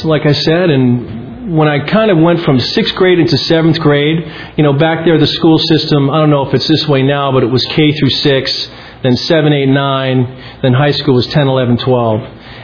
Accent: East Coast, United States; I'm from the East Coast, and I was from an alcoholic family with a lot of recovery.

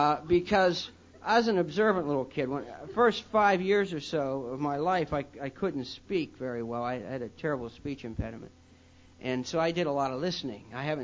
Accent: Ohio Valley, United States; born there; I'm Irish. I won't tell you what church we went to. You're going to have to guess. And I was born in the Ohio Valley and just down the river from Pittsburgh.

